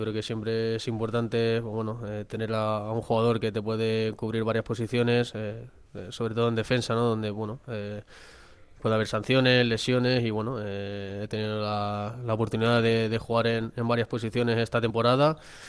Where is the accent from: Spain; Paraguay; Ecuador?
Spain; Balearic Islands; al poco de nacer mis padres se tuvieron que ir a buscarse la vida, a trabajar a Mallorca y pues al final, pues bueno, desde pequeñito he vivido en Mallorca, aunque también nunca he perdido el visitar mi pueblo, pero bueno, digamos que sí que me puedo considerar mallorquín.